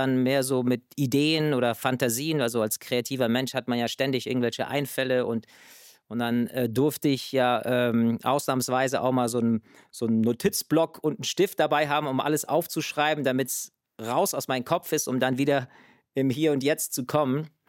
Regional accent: United States; wir hatten ja US-Pässe und in Europa als Amerikaner

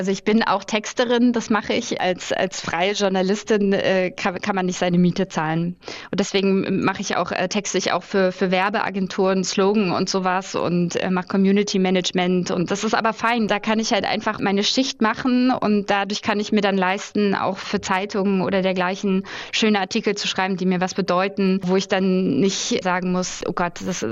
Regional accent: Berlin, Germany; da, wo ich herkomme, aus der Platte in Hohenschönhausen

